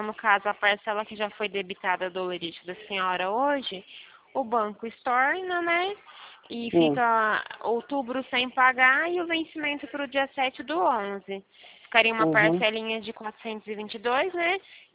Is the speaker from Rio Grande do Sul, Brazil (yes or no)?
yes; Santa Rosa, Rio Grande do Sul, Brazil; now in Pirassununga, Brazil; Eu sou de Santa Rosa, mas agora eu moro em Pirassununga, né? Mas os meus pais moram lá.